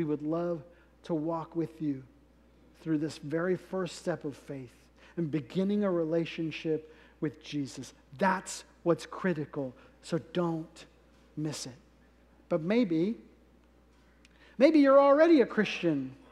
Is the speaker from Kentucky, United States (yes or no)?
yes; Ashland, Kentucky, United States; I grew up in church my whole life. My whole life. I grew up in Ashland, Kentucky, as many of you know.